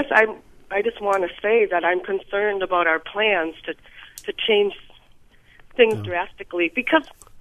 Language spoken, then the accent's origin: English; Sheboygan, Wisconsin, United States; I'm concerned because I'm from Sheboygan, but come from the western side of the state